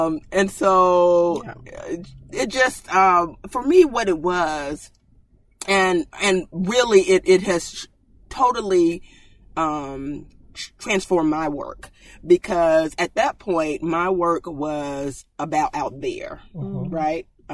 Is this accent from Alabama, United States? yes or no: yes; Selma, Alabama, United States; I grew up here in Selma and my parents were civil rights attorneys.